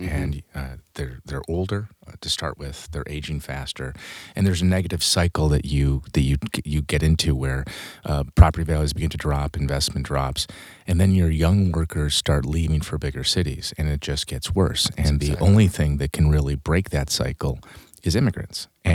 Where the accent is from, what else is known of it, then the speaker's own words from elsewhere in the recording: Detroit, Michigan, United States; Yeah, I'm from Detroit. We think of when we think of the Big D, we think Detroit.